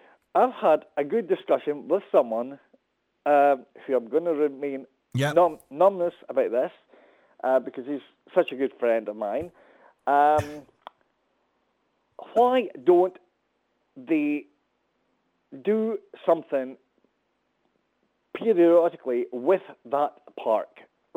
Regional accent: Scotland, United Kingdom; We're Scottish, so that should be our national anthem.

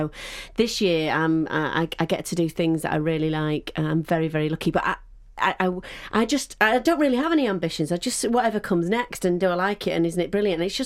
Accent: Manchester, North West England, United Kingdom; now in Stockport, United Kingdom; I'm originally from Manchester, but I live in Stockport. And I live in London and Stockport.

